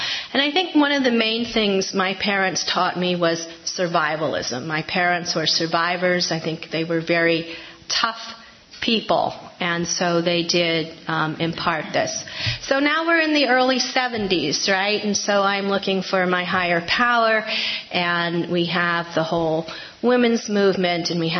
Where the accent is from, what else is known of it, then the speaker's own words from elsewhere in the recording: New York City, New York, United States; when I grew up in New York City, I lived in this Irish Catholic, Irish Italian, and then there was a smattering of Jewish people.